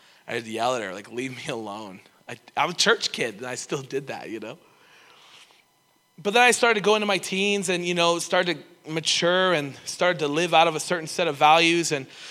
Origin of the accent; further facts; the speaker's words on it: Toronto, Ontario, Canada; also born or lived in Cleveland; I'm from Cleveland, Ohio. I grew up in an incredibly prophetic culture, a place like this. And, you know, when I grew up in the outpouring, you know, I grew up in Toronto. I grew up as a 5-6-year-old